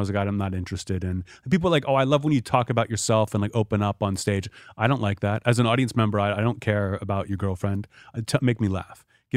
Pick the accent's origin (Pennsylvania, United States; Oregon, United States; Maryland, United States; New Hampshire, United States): Pennsylvania, United States; Pittsburgh; Pittsburgh.